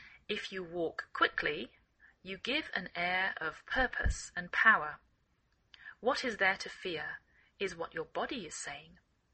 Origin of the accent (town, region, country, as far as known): England, United Kingdom; now in United States